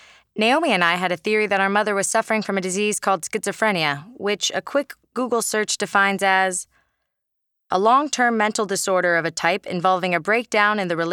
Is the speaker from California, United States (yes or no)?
yes; Burlingame, California, United States; I was born on November 2nd, 1986. I grew up in Burlingame, California, a city nestled in the Bay Area just south of San Francisco that smelled like roses and chocolate